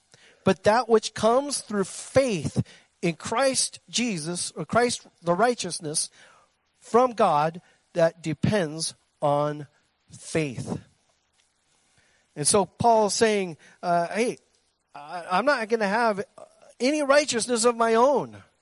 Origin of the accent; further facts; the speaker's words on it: Ireland; I'm Irish, so please, you'll have to forgive me on this.